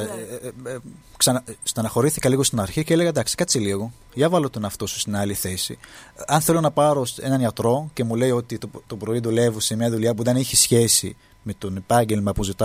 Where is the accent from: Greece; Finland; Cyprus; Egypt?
Egypt; μου λέει εντάξει καλά από πού είσαι, λέω από την Αίγυπτο